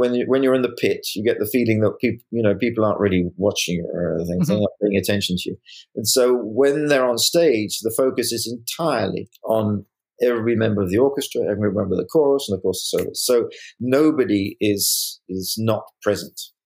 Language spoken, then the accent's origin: English; West Midlands, United Kingdom; You know, I grew up in Worcestershire in the UK. Worcester is not so far from Birmingham.